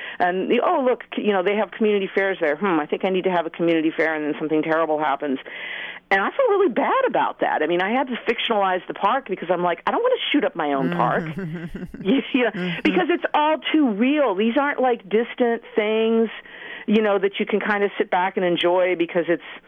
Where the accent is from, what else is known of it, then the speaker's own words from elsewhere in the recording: San Diego, California, United States; I'm writing a book that's set in San Diego, which is my hometown and where I recently returned a couple of years ago to live.